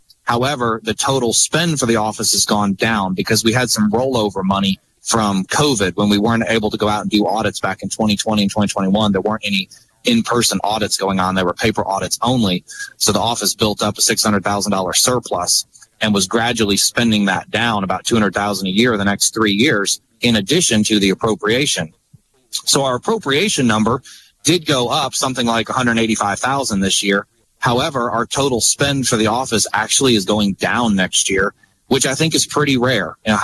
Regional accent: Alabama, United States; now in Lauderdale County, United States; I lived in Lauderdale County at the time, but I was from Colbert, and I think my brother still lived in Colbert at the time

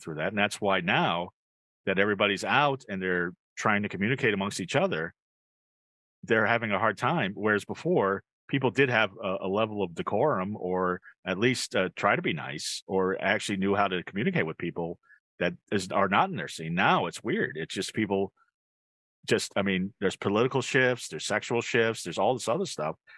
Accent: Brooklyn, New York, United States; born there; And I was born in Brooklyn.

